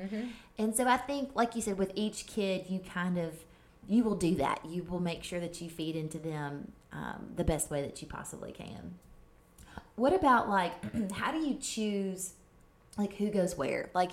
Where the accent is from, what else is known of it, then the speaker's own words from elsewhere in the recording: Kentucky, United States; It's like, I grew up in Kentucky. I didn't grow up in like Colorado